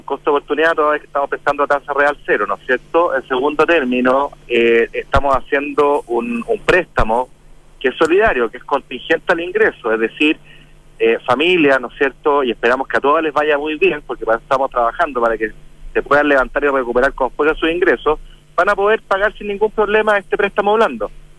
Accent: Chile

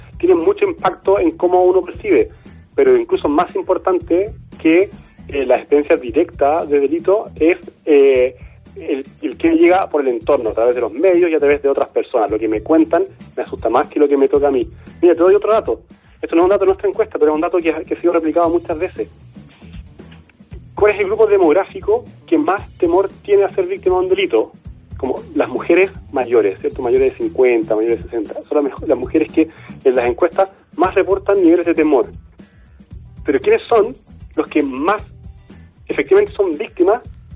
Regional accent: Chile; lo que nos dicen los datos internacionales es que nosotros no somos particularmente violentos

